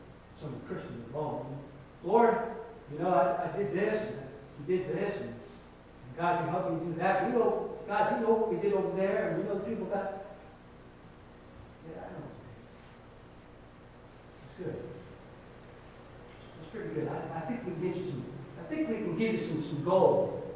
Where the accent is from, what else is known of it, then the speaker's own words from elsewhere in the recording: England, United Kingdom; I'm English. I don't need Greek. I'm English.